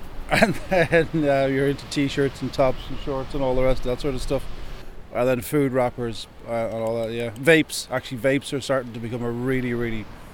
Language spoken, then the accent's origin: English; Wexford, Leinster, Ireland; I'm Irish. I'm from Goree. I'm from Wexford.